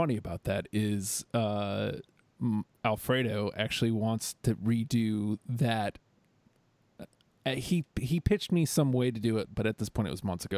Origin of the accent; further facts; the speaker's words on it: Winnipeg, Manitoba, Canada; I'm from Winnipeg, you idiot.